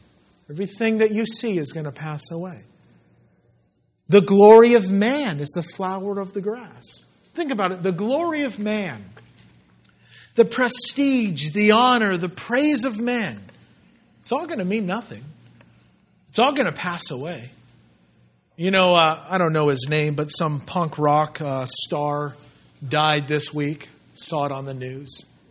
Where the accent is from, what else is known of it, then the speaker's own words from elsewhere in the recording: Yorba Linda, California, United States; I was born and raised in Yorba Linda. And we used to have a lot of fields and a lot of hills back in, you know, the 70s.